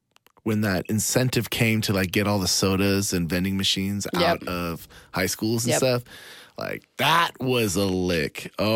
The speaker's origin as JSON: {"language": "English", "town": "Garland", "region": "Texas", "country": "United States", "tie": "born or raised there", "said": "Yeah, exactly, from Iran. I grew up in Garland, Texas. I was always very, like, ambitious and, like, business-driven."}